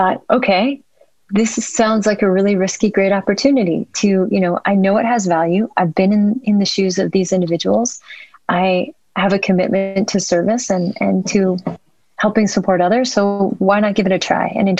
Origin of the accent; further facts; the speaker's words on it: California, United States; And I was originally from the Bay Area.